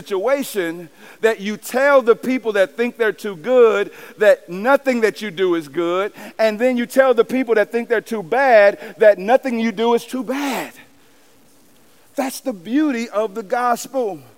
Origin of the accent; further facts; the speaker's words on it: East St. Louis, Illinois, United States; I'm from East St. Louis. There's a lot of religious people.